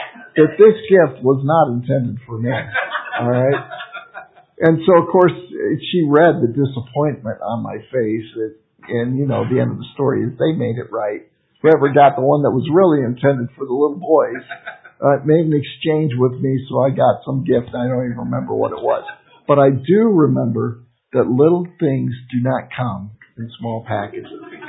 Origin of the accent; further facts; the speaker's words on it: Detroit, Michigan, United States; When I was a little boy, we would always, for Christmas, I grew up in Detroit